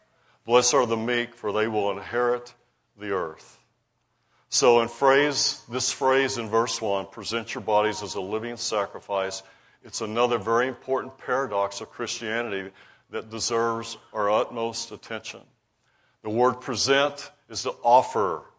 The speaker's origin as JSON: {"language": "English", "town": "Roswell", "region": "New Mexico", "country": "United States", "said": "I'm from Roswell, New Mexico."}